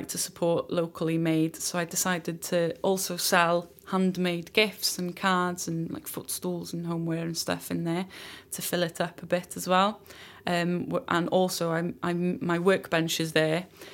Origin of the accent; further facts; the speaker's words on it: Llanelian, Wales, United Kingdom; I'm originally from Llanelian, and I started my business about four or five years ago.